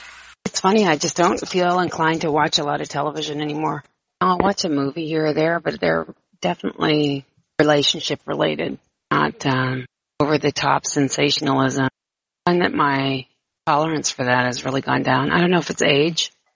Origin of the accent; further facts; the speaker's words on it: Canada; born there; I was born in Canada, and he was born in the UK.